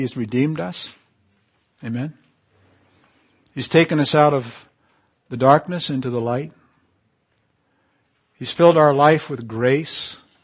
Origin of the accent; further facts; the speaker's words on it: Canary Islands, Spain; I remember growing up in the Canary Islands when I was about 9 or 10 years old.